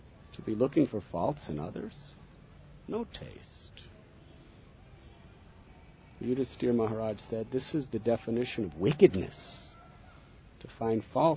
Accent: United States; That is, from a Western point of view, I'm coming from America.

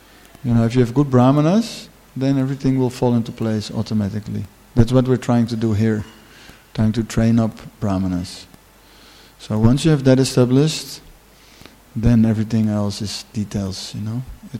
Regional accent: Netherlands; English is a second language; Dutch are pretty heavy guys. I'm from Holland, so.

